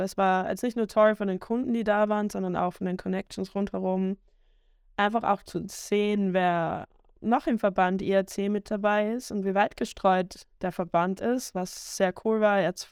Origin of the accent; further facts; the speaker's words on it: Styria, Austria; ich komme aus Österreich, aus der wunderschönen Steiermark, beziehungsweise aus dem Süden der Steiermark.